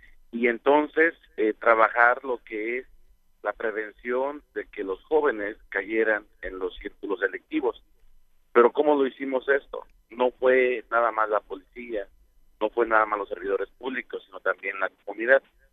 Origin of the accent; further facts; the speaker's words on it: Mexico; now in United States; yo soy originario de México y vivo ya en Texas por muchos, muchos años